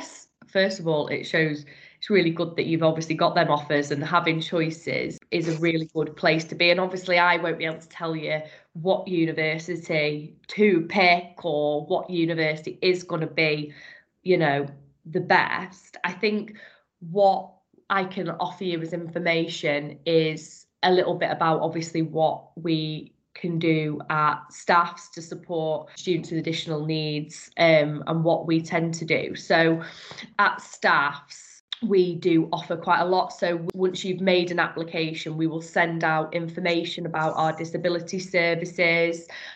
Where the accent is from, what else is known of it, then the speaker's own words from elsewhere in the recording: Leeds, Yorkshire and the Humber, United Kingdom; I'm actually from Leeds.